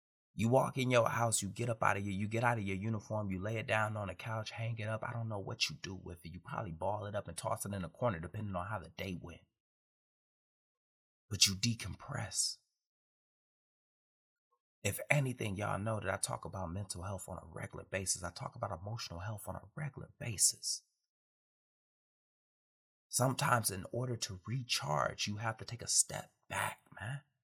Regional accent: Detroit, Michigan, United States; 18-year-old me joining the Marine Corps, born and raised in Detroit, Michigan.

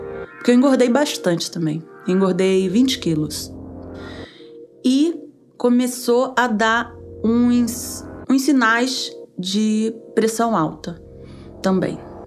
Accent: Niterói, Rio de Janeiro, Brazil; also born or lived in São Paulo; Eu morava em São Paulo, só que eu sou natural de Niterói, no Rio de Janeiro. Então, me mudei para o Rio de Janeiro, porque eu queria que minha filha nascesse no lugar, né, onde eu fui criada

